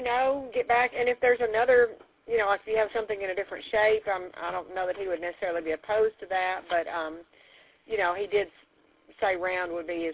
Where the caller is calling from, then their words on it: Waverly, Tennessee, United States; I'm calling from Howell's Jewelry in Waverly, Tennessee.